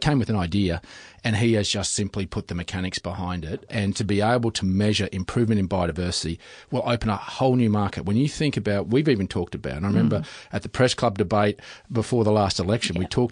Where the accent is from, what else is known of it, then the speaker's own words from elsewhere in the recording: Queensland, Australia; I'm from Queensland